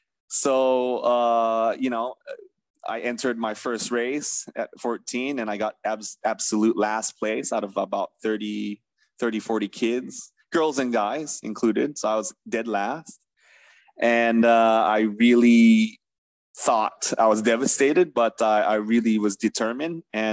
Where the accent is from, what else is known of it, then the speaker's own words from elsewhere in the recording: California, United States; I grew up in California, so I'm American educated, even though I represented Malaysia.